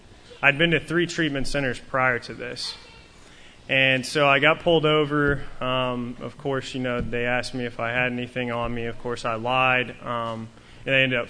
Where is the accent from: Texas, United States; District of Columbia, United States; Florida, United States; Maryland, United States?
Texas, United States; Odessa; You know, I'm from Odessa, Texas, so all we really have there is football, oil, and drugs and alcohol.